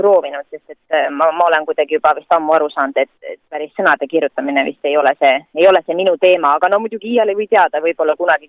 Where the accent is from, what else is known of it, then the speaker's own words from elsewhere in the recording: Kohila, Rapla County, Estonia; õnneks Kohilas, kus ma siis pärit olen